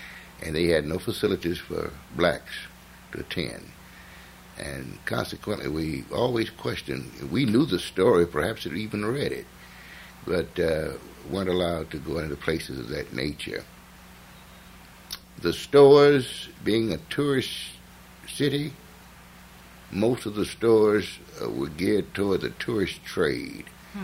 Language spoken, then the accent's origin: English; North Carolina, United States; I grew up on Grove Street, South Grove, right at the intersection of what's now known as Hilliard Avenue.